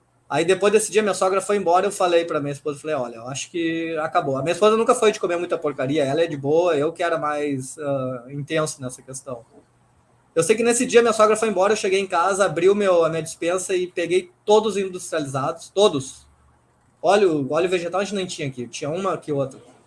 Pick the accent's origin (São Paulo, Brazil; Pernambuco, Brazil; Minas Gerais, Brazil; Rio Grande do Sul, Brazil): Rio Grande do Sul, Brazil; Porto Alegre; uma Associação Atlética do Banco do Brasil, que foi onde eu me criei em Porto Alegre, lá dentro.